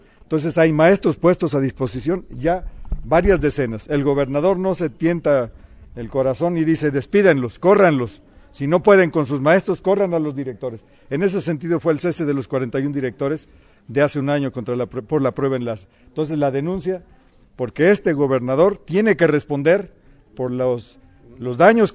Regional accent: Puebla, Mexico; Somos maestros poblanos los que estamos en esta lucha

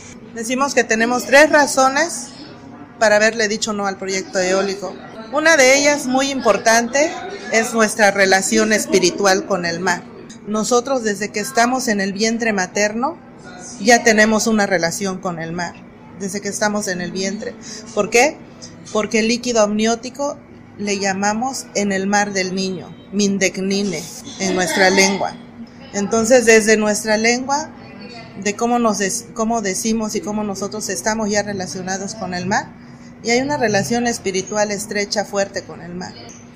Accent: Mexico; los pueblos mareños o los pueblos de la laguna o los pueblos del viento, que somos los icots. Nosotros estamos establecidos en esa zona pues desde antes de que la nación mexicana se constituyera como mexicana.

